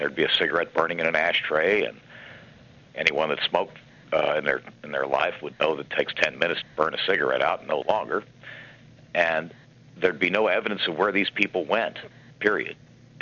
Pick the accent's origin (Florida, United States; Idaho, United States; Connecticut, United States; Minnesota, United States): Florida, United States; Anyhow, Kevin, I grew up in South Florida, and my father was a big engineer down there.